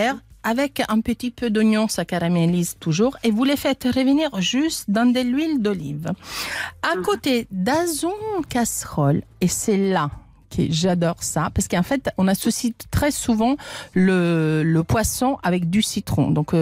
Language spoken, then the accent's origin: French; Italy; Non mais je suis italienne